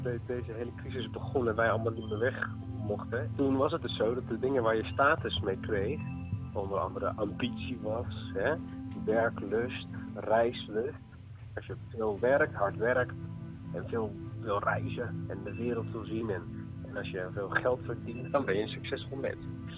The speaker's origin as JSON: {"language": "Dutch", "town": "Apeldoorn", "region": "Gelderland", "country": "Netherlands", "also_born_or_lived": "Utrecht", "lives_now": "Rotterdam, Netherlands", "said": "Ik kom uit Apeldoorn, hè, het oosten des lands. En toen ben ik heel lang in Utrecht gezeten."}